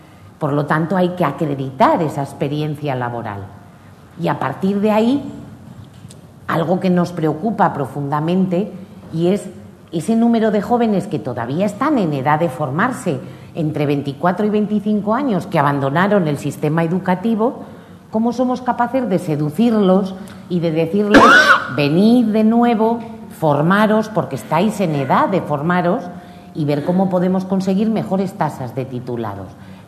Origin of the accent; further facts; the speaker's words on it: Spain; es una de las carencias que tenemos como españoles